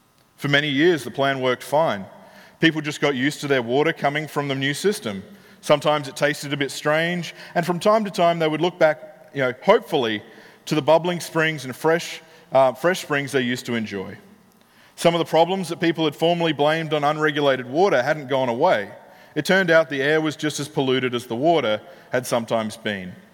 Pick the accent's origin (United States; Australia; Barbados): Australia; I grew up in the West. I grew up in Australia, which is very, very similar to America.